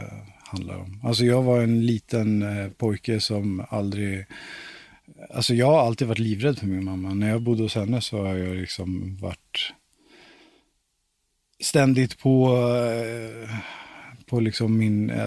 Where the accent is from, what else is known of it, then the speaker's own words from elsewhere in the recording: Hässelby, Stockholm County, Sweden; Alltså jag är uppväxt i Hässelby från grunden och botten, och sen så när jag flyttade, eller när vi flyttade till Valdemarsvik med vår familj.